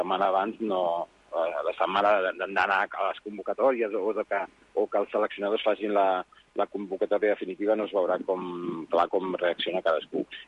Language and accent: Catalan; Catalonia, Spain; now in Turkey; saben que sóc l'espanyol, però al mateix temps saben que sóc català